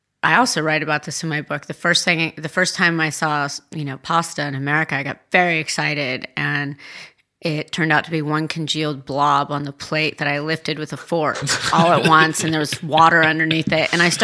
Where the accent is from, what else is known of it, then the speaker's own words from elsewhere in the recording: California, United States; I'm from California. We like things that make us eat.